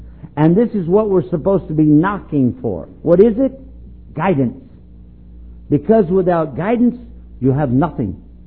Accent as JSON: {"language": "English", "region": "Texas", "country": "United States", "said": "I don't say that because I'm from Texas. I say Texas is a great nation."}